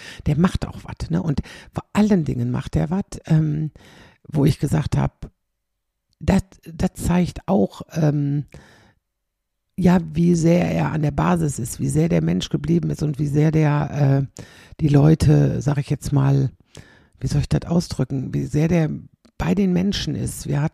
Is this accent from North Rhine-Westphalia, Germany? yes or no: yes; Xanten, North Rhine-Westphalia, Germany; wir sind ja beide aus Zanten